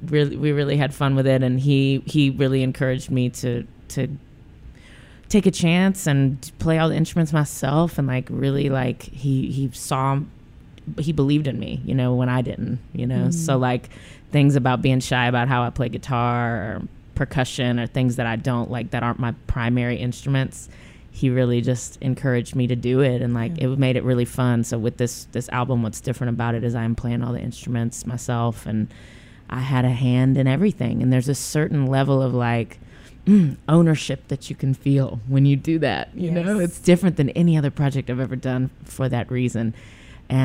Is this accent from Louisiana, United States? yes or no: yes; Louisiana, United States; now in Memphis, United States; Well, I am a Memphis-based artist here. I've lived here 15 years. I'm originally from South Louisiana.